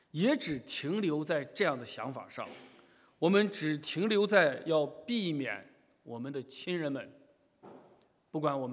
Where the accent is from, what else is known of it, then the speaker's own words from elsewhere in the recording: Xi'an, Shaanxi, China; 青岛，我的家乡西安，我看他们送来照片都一样